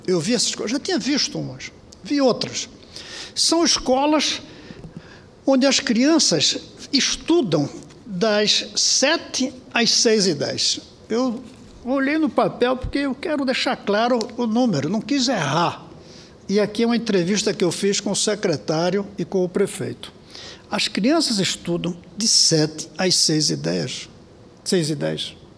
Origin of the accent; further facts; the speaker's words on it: Brasília, Federal District, Brazil; eu não posso deixar de dizer do constrangimento que eu sinto como brasiliense e como senador do Distrito Federal